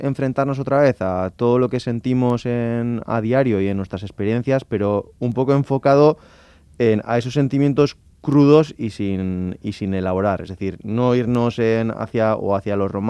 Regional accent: San Sebastián, Basque Country, Spain; somos de Donosti, o sea, somos de ciudad

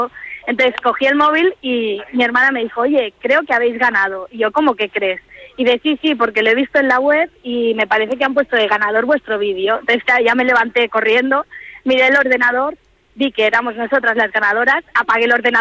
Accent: Barcelona, Catalonia, Spain; Cuando decimos que somos de Barcelona es como, uy, de Barcelona, qué bonito tal.

